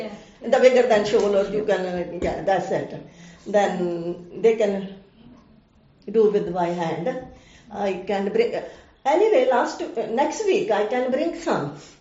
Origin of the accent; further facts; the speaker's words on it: India; English is a second language; moved away; that time when we come from India in 1969.